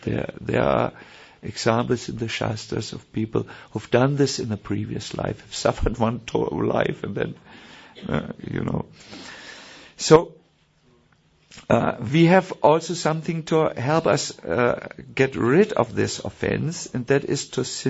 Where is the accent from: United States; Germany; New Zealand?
Germany; I'm from Germany, it's not so easy for me to do this, you know.